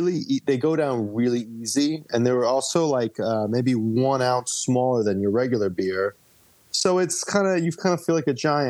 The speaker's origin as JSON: {"language": "English", "country": "United States", "said": "I as an American, I got to go drink Guinness in Dublin"}